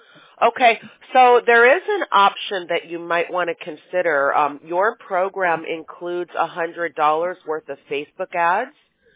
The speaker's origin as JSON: {"language": "English", "town": "Chicago", "region": "Illinois", "country": "United States", "tie": "born or raised there", "said": "I grew up in Chicago"}